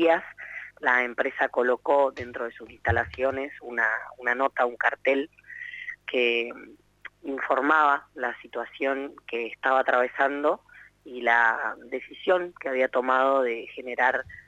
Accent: San Antonio, Valparaíso, Chile; particularmente yo soy de San Antonio, vivo en San Antonio

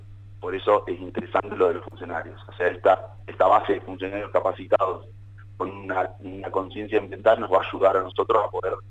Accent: Neuquén, Argentina; Creo que yo soy neuquino y nosotros nos dolía la vista verlo, el río así, en el lugar donde vos te criaste y estuviste bañándote

